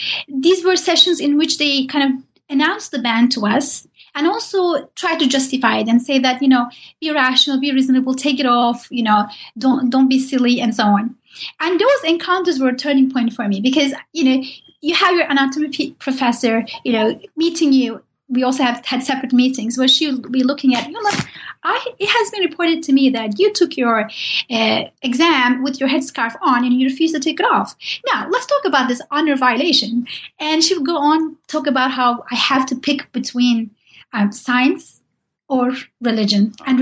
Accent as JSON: {"language": "English", "country": "Turkey", "said": "Even though I'm from Turkey and Said Nursi has lived there and wrote there, I didn't know much about him."}